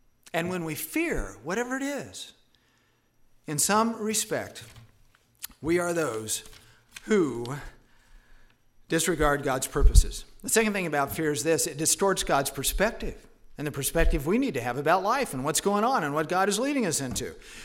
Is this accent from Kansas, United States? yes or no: yes; Kansas, United States; because I grew up here in Kansas.